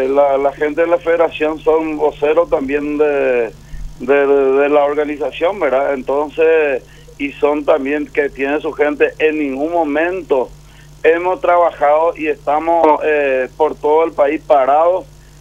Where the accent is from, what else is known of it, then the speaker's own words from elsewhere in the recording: Paraguay; porque la realidad es que nosotros como paraguayos y con nosotros como trabajadores